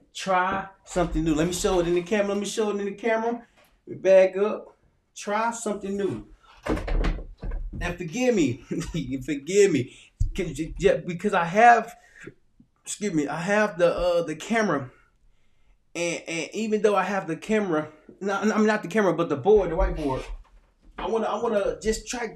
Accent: Little Rock, Arkansas, United States; And see, I'm from Little Rock, Arkansas. I'm from a small town, Little Rock, Arkansas.

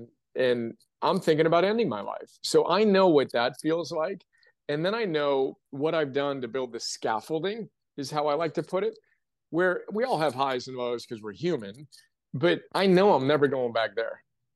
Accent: California, United States; now in Austin, United States; I'm from California, transplanted to Austin where it's hot.

